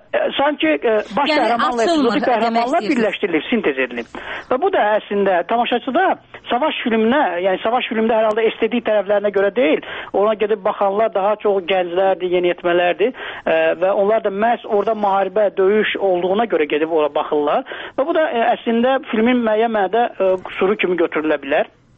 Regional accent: Lankaran, Lankaran District, Azerbaijan; Elə Rızanın özü Naxçıvanlıdır, ya mən Lənkəranlıyam, ya Qubalı var.

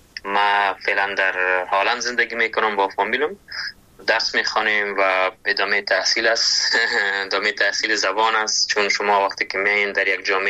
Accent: Kabul, Afghanistan; ما در کابل به دنیا آمدیم، ولی در اصل از لغمان هستم

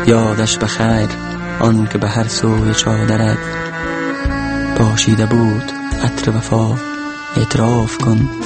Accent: Maimana, Faryab, Afghanistan; born there; also born or lived in Mazar-i-Sharif; اصلا زادگاهم شهر میمنه ولایت فاریاب است. در شهر میمنه متولد شدم و بعدا به شهر مزار کوچ آمدیم

